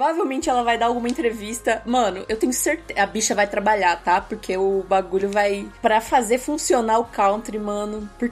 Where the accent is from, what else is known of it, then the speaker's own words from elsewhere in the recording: Brazil; Como brasileira